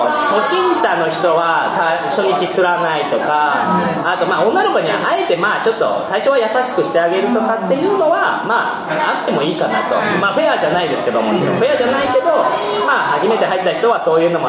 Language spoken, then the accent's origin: Japanese; Tokushima, Japan; 私の田舎なんかは、まあ、徳島なんで